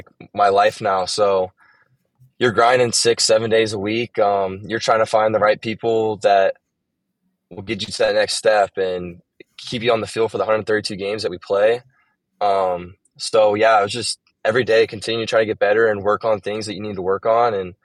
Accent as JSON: {"language": "English", "region": "California", "country": "United States", "tie": "born or raised there", "said": "Growing up in Orange County, went to a lot of Titan games growing up."}